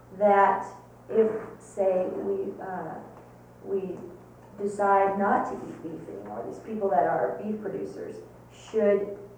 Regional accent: Iowa, United States; I'm from Iowa, and you know, the farms they're getting out of.

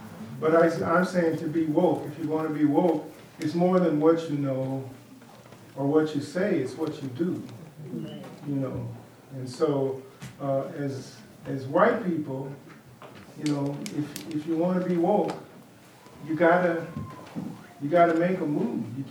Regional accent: Kansas City, Missouri, United States; I grew up in Kansas City, and there was a park called Swope Park, and the park years ago was segregated.

